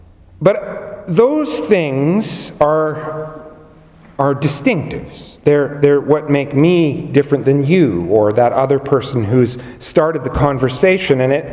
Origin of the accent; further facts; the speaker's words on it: Canada; I'm doing that as a priest, as a Canadian, as a husband, as a father